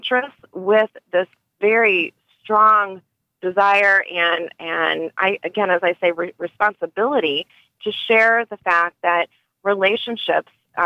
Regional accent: Kansas City, United States; Well, I'm originally from Kansas City, as you mentioned

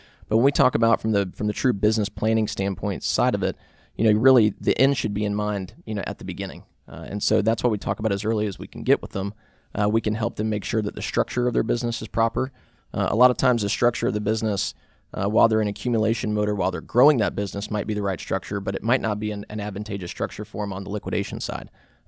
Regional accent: Roswell, Georgia, United States; Yeah, so I'm a native Georgia guy. I grew up over in Roswell.

